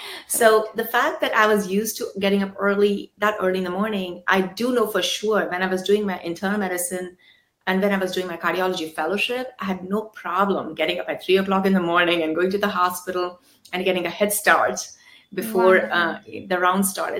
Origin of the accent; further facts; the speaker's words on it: Udaipur, Rajasthan, India; also born or lived in Hyderabad; You know, it started all back home in India. I was born in Hyderabad and brought up in Udaipur.